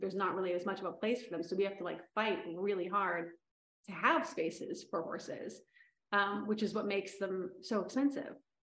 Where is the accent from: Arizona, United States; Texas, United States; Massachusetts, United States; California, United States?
California, United States; La Costa; so I grew up riding in La Costa, and I actually, there was a barn across the street from my backyard